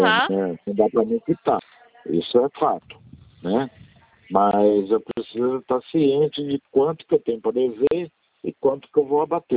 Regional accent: Campinas, São Paulo, Brazil; Eu trabalho lá em Valinhos, né, na prefeitura, mas eu sou daqui de Campinas também.

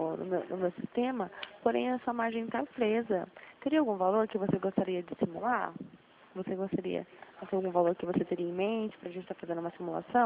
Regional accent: São José dos Campos, São Paulo, Brazil; eu sou de São José dos Campos, escritório de São José dos Campos.

